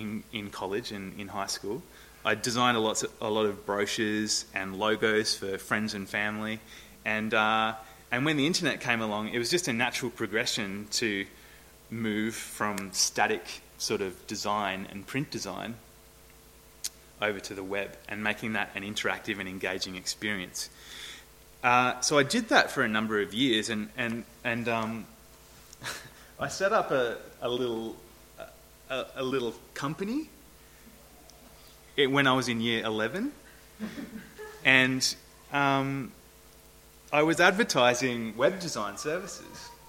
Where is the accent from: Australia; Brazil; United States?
Australia; Tasmania; now in Hobart, Australia; I'm from the Northwest Coast. I moved down to Hobart about 10 years ago for work.